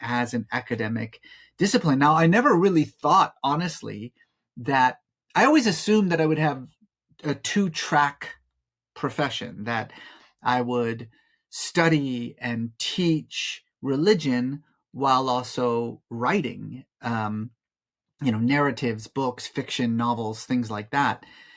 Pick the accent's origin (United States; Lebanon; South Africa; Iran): Iran; moved away; I grew up in Iran. I left, my family left in 1979 during the Iranian Revolution.